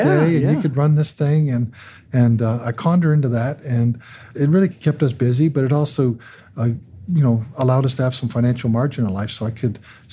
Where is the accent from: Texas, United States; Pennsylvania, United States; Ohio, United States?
Pennsylvania, United States; Sinking Spring; also born or lived in Philadelphia; So I ended up in a little town called Sinking Spring, Pennsylvania, about 70 miles outside of Philadelphia.